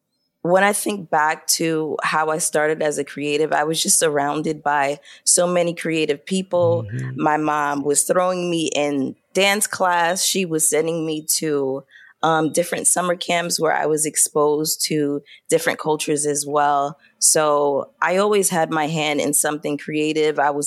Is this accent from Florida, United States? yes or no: no; Brooklyn, New York, United States; So growing up in Brooklyn, having all of this Caribbean culture with me